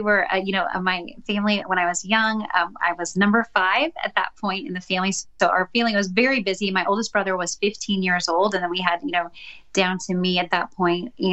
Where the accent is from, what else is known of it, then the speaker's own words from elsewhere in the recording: Chicago, Illinois, United States; born there; Well, just so you know, I'm a little bit north of Indianapolis, but I was born in Chicago. I was the number 5 of 6 children, and my parents were both born and raised in the Chicago area as well.